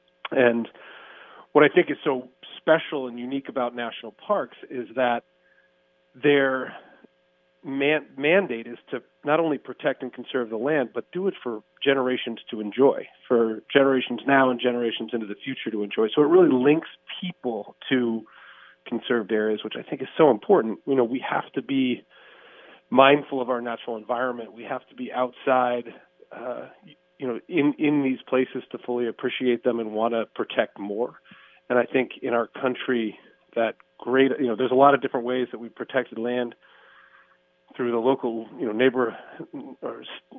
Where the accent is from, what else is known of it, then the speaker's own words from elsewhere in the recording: Maine, United States; those of us who have born and raised in Maine and spent a lot of time outside, it's not uncommon.